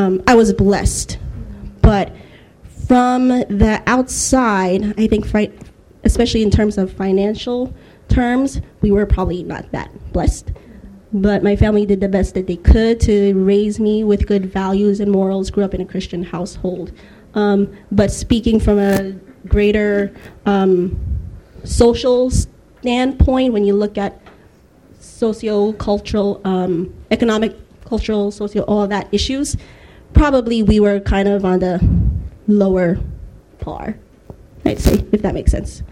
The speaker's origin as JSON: {"language": "English", "town": "New York City", "region": "New York", "country": "United States", "said": "as Dr. Hart said, I'm a second year student. I come from New York City, from Brooklyn specifically."}